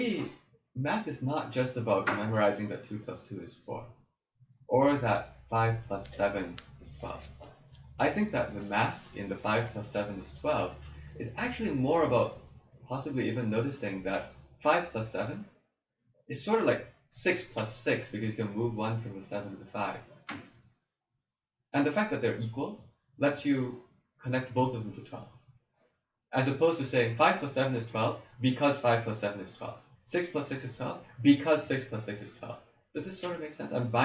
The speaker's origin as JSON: {"language": "English", "country": "United States", "said": "I'm actually an American through and through."}